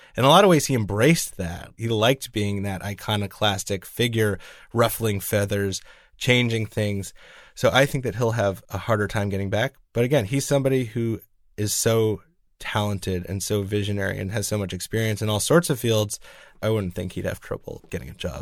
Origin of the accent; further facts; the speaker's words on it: United States; And Hull's this place where being an American is unusual